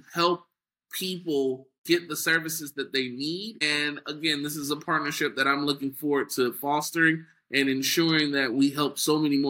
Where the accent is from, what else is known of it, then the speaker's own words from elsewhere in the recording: Liberty City, Florida, United States; I'm born and raised in Liberty City, Florida. So I got to shout out my hood.